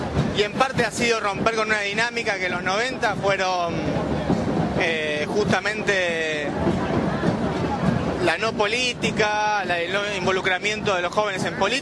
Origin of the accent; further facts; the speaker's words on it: Buenos Aires, Argentina; soy legislador porteño por Seamos Libres